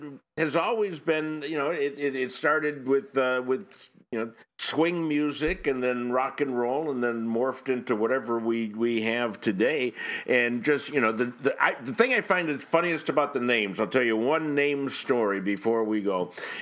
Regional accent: Cleveland, Ohio, United States; Except we grew up in Cleveland, so yeah.

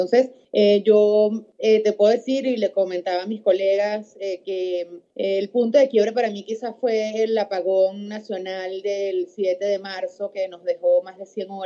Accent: Venezuela; now in Santiago, Chile; Sí, bueno, en este momento me encuentro en Santiago de Chile. Estoy residiendo acá desde hace aproximadamente un mes. Ya. Tuve que salir de Venezuela

